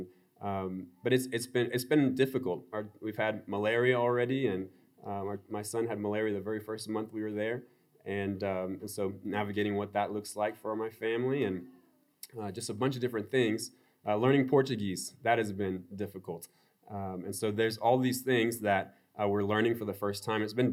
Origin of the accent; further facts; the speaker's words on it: Namibia; now in Angola; So we moved to Angola about 7 months ago, and I grew up in Namibia